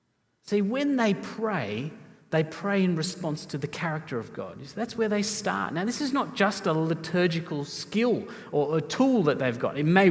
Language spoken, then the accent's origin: English; Sri Lanka; family, we don't speak, my parents do, but we didn't as a family speak Sinhalese, our mother tongue, my mother tongue, so to speak. So I don't really speak it very well. When I go back to Sri Lanka, whenever that will next be